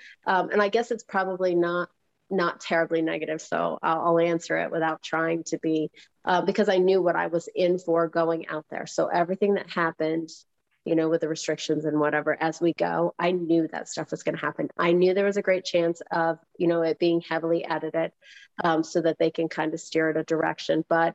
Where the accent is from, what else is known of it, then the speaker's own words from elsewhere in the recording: Wellsboro, Pennsylvania, United States; also born or lived in Lossburg; Yeah, so I was, Lossburg is where I was until I was 12. And then I moved to Wellsboro. So Wellsboro.